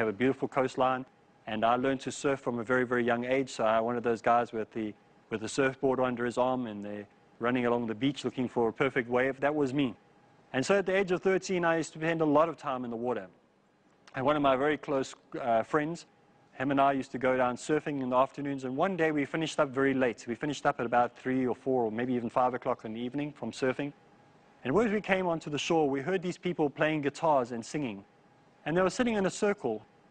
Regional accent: South Africa; growing up in South Africa, I understood for the first time that there was a difference between the pigmentation of people's skin

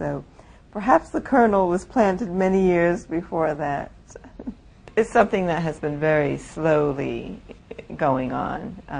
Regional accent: Toronto, Ontario, Canada; many years before that, growing up in Toronto

